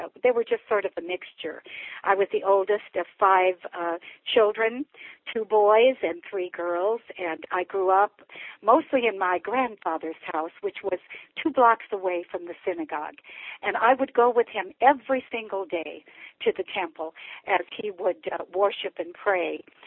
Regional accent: Des Moines, Iowa, United States; born there; By the way, I was born in Des Moines, Iowa

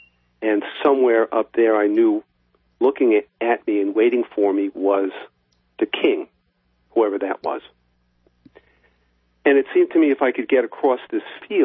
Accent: Baldwin, New York, United States; When I was three, we moved away from New York City to Baldwin, which is a little village out on Long Island.

